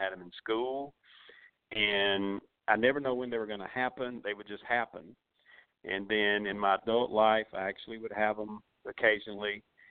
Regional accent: the South, United States; It's French, but I'm Southern as grits. I was born in the South, but it's my dad's side of the family descended from Canada.

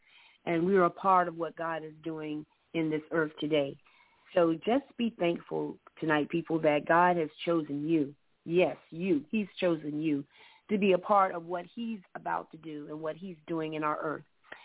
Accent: Georgia, United States; from Southeast Georgia

